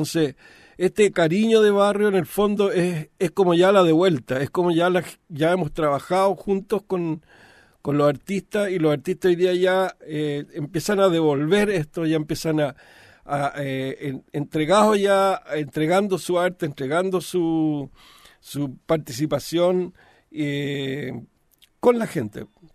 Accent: San Joaquín, Santiago Metropolitan Region, Chile; con una comunidad en la que yo he pertenecido desde pequeño. Yo nací en San Joaquín, nacido y criado en San Joaquín.

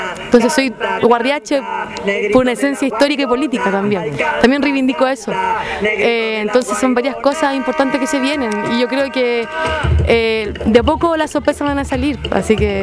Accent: Toltén, Araucanía, Chile; soy hija del Tolten.

